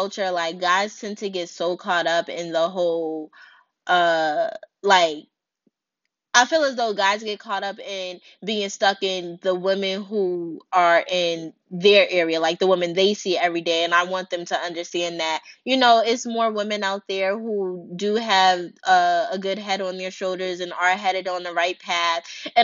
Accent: Baltimore, Maryland, United States; I'm from Baltimore, Maryland. And I decided to start this channel because I feel like personally I want to get my voice out there as well.

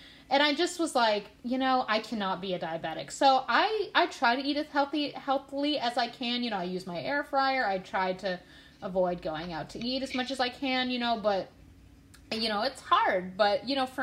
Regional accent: Fort Worth, Texas, United States; we're from Fort Worth. That's about 4 or 5 hours away from where I am now. And it's, you know, it's my home

